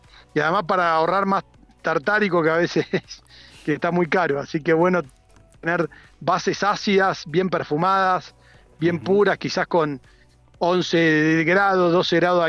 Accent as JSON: {"language": "Spanish", "region": "Buenos Aires", "country": "Argentina", "also_born_or_lived": "Europe", "said": "primero soy de Buenos Aires, no tengo esa bandera salteña o tucumana o catamarqueña."}